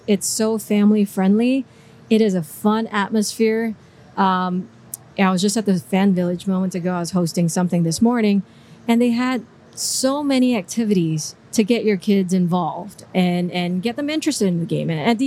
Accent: Singapore; I'm from Singapore

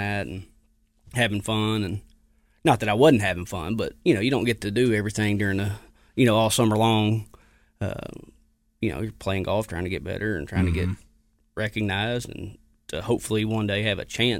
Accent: Arkansas, United States; We're from Arkansas, live here, born, raised.

